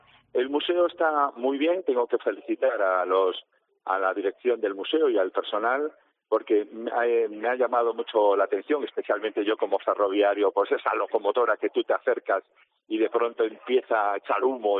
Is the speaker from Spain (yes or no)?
yes; Galicia, Spain; y para yo que soy gallego, pues una comarca hermana